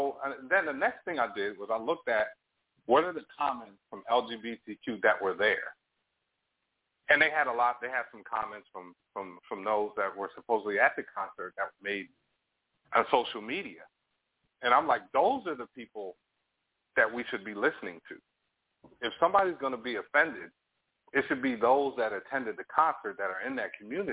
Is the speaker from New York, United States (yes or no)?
yes; New York, United States; I'm older than you guys, and I grew up in New York.